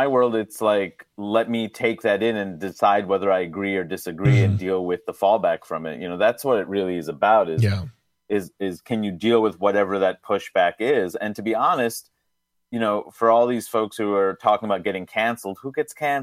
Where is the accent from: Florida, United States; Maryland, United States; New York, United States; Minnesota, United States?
New York, United States; You know, it doesn't matter that I grew up in New York.